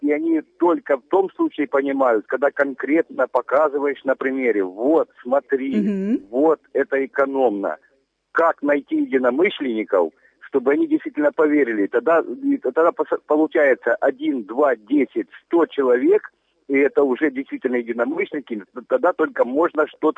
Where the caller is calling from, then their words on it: Kharkiv Oblast, Ukraine; конкретнее сельская местность.